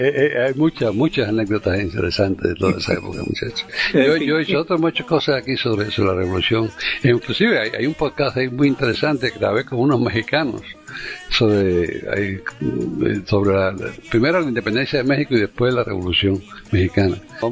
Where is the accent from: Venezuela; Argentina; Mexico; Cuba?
Cuba; Havana; Yo nací y me crié en La Habana. Sin embargo, desde niño me gustó la música mexicana, los corridos y ese tipo de cosas.